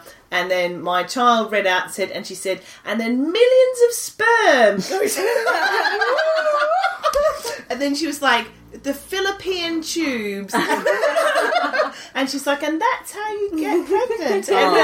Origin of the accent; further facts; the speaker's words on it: United Kingdom; because we're British, to buy a book and just point at some pictures rather than actually explain.